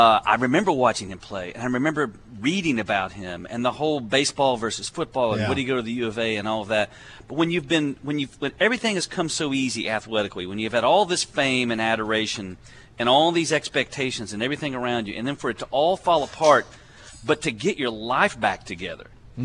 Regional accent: Arkansas, United States; I think a lot of guys my age growing up in Arkansas and remembering, and now I sound like my father

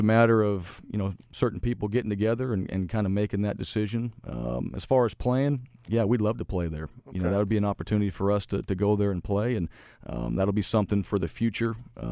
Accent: Boise, Idaho, United States; I grew up in Boise, played at Boise State, understand that when you play in your home state, there's a lot of pride there.

